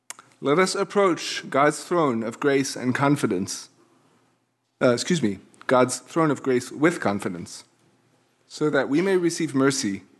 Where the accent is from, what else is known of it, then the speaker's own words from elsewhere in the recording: France; I come from France. The big tradition in France for Christmas is to have a nativity scene.